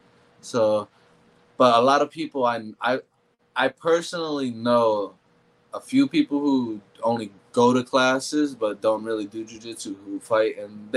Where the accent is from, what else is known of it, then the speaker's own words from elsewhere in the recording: Florida, United States; I'm from Florida. I'm from Deep Side. So if y'all from Florida, you know where that.